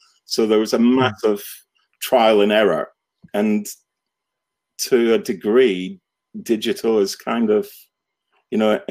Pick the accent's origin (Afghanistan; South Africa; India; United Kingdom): United Kingdom; Scotland; I grew up in Scotland, and when I was very young, we moved house a lot, and I lived out on a farm.